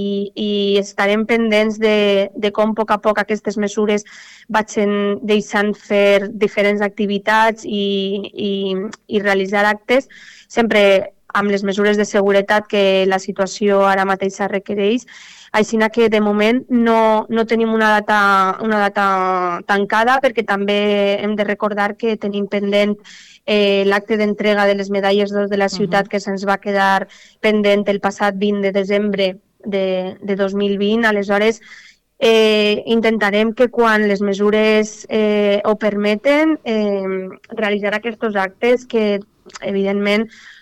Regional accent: Valencian Community, Spain; símbols de la nostra identitat com a valencians i valencianes

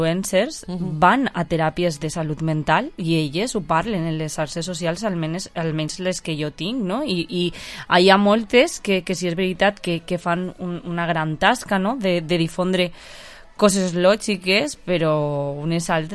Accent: Les Alqueries, Valencian Community, Spain; jo sempre ho porto a la meua terreta perquè Lidón Valer és la directora musical de la banda de les Alqueries, Susana.

